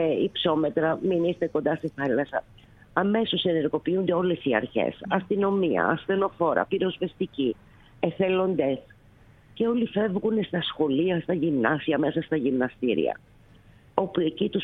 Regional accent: Greece; moved away; Εγώ στην αρχή ως Ελληνίδα έβγαινα στο δρόμο, φώναζα, έκανα.

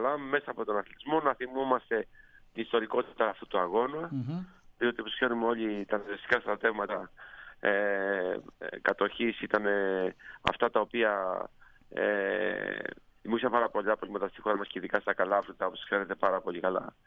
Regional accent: Patras, Western Greece, Greece; 16 χρονών από την Πάτρα, γιατί κατάγομαι από την Πάτρα, όπως ξέρετε.

